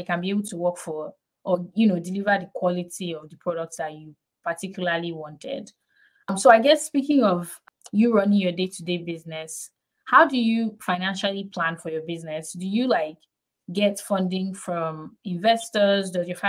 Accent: Sagamu, Ogun, Nigeria; I'm from Ogun State as well. I actually grew up in Sagam, like lived most of my life there before I moved.

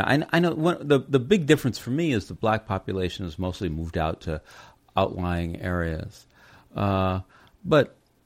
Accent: Los Angeles, California, United States; I'm from Los Angeles, so I go up to Santa Cruz all the time.

